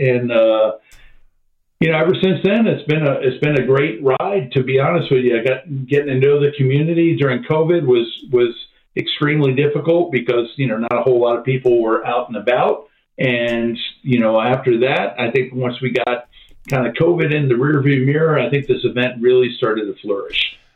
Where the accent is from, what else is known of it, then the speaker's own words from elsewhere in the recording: Florida, United States; also born or lived in New Jersey; I was born in New Jersey, only lasted there about 6 years. And thankfully, I don't have a Jersey accent. And my parents moved quickly down to Florida, where I grew up, went to high school, went to college at the University of Florida